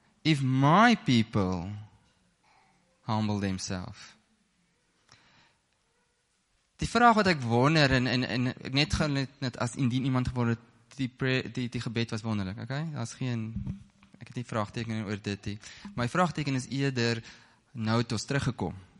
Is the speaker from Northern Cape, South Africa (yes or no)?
yes; Northern Cape, South Africa; Ek kom eintlik van die Noord-Kaap af.